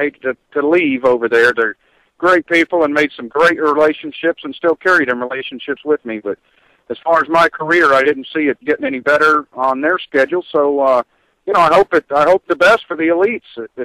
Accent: Florida, United States; I grew up in Florida, of course

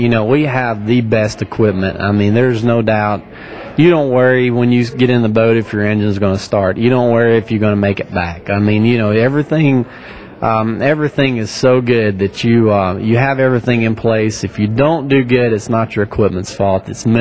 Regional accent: United States; I grew up on the Tennessee River, so, you know, shallow fishing

